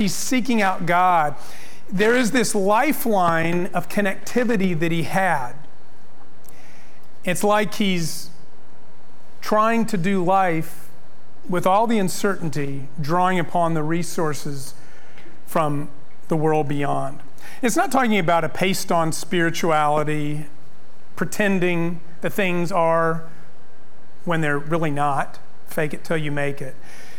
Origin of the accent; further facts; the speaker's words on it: El Paso, Texas, United States; So you may know I grew up in El Paso. El Paso is a dry desert.